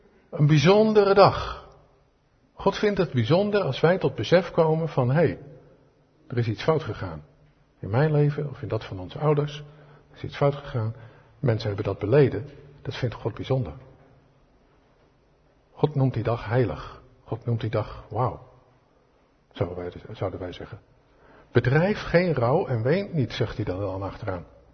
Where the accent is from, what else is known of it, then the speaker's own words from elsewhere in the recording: Netherlands; We zijn dat als Hollanders misschien ook een beetje verleerd.